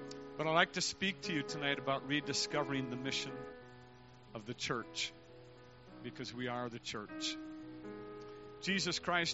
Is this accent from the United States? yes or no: yes; Fountain City, Wisconsin, United States; But I grew up near Cochran, Wisconsin, where Brother Caskey's from, a town called Fountain City, Wisconsin.